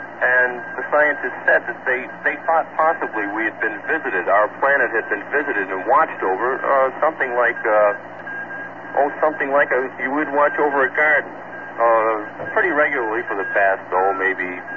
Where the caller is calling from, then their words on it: Cape Cod, Massachusetts, United States; I'm calling from Cape Cod.